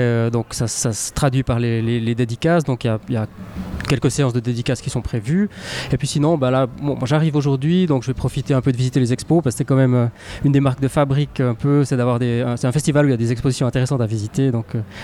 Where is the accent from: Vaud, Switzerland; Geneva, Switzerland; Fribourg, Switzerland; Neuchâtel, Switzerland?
Neuchâtel, Switzerland; La Chaux-de-Fonds; now in Neuchâtel, Switzerland; Alors je suis originaire de la Chaux-de-Fonds, maintenant j'habite à Neuchâtel, mais ça reste assez local.